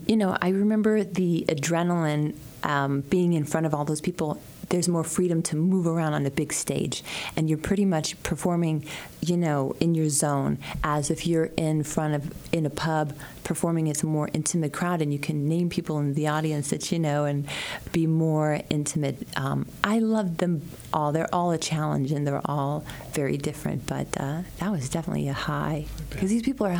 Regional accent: Texas, United States; And then telling them we're from Texas, that's like, you know, unusual. They think we all ride horses and wear cowboy hats.

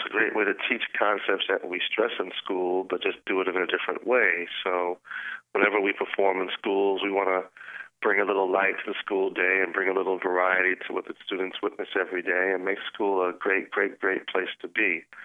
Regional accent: Houston, Texas, United States; I'm from Texas originally, so we just did a great show for about 8,000 people in Houston, Texas, which is my hometown.

